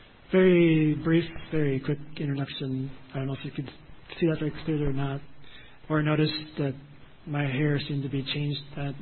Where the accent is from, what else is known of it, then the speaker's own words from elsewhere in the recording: Waconia, Minnesota, United States; I come from Waconia, Minnesota. I don't know if you've heard of that. It's a small town southwest of the Twin Cities